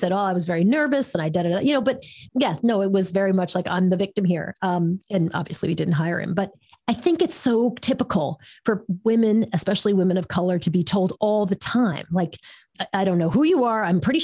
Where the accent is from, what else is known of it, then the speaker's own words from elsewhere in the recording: New York, United States; I was new, and I was in San Francisco, and I was from New York. So I was on the West Coast.